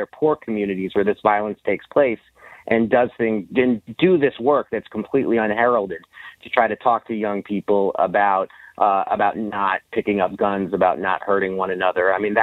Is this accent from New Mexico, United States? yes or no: no; New York City, New York, United States; I grew up in New York City in the 1980s and 90s.